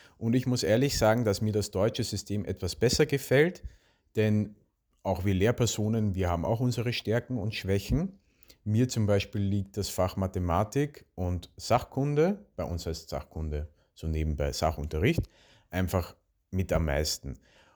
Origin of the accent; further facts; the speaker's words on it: Austria; Das Schulnotensystem bei uns in Österreich funktioniert so, dass wir eine Schulnote von 1 bis 5 vergeben